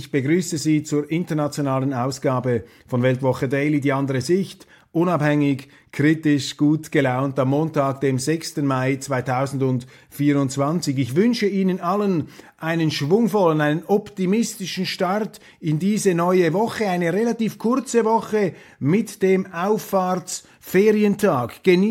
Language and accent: German; Switzerland; Ich als Schweizer finde es sowieso immer wieder charmant